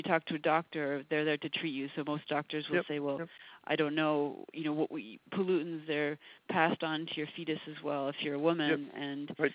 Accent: Vancouver, British Columbia, Canada; I was raised in Vancouver

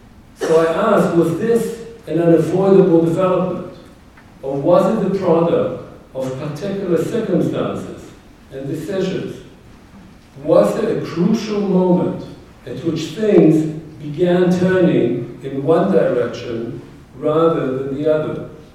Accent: Israel; I was born and raised in Israel. A member, as was mentioned, of the first generation that came into the world following the state's creation.

